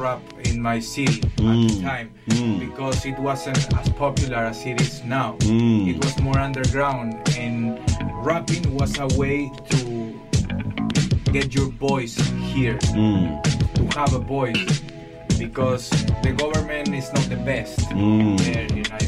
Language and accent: English; Chimbote, Ancash, Peru; English is a second language; I'm from Chimbote, that is a city, it's a port. So a lot of fish over there. We grow up very close to the beach.